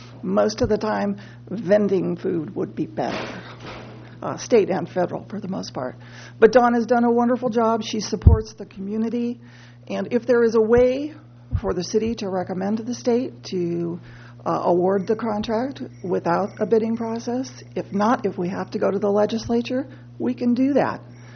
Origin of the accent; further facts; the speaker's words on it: Cayucos, California, United States; I'm from Cayucas, just north of Morro Bay.